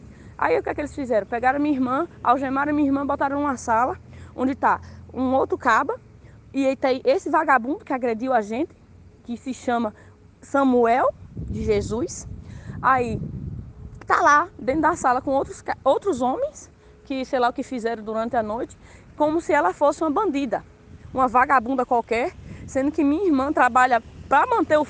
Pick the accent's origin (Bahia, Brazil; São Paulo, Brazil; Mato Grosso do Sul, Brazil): Bahia, Brazil; moved away as an adult; now in Minas Gerais, Brazil; A gente não é de Minas Gerais, a gente é da Bahia e eu mesmo tenho 9 meses morando aqui.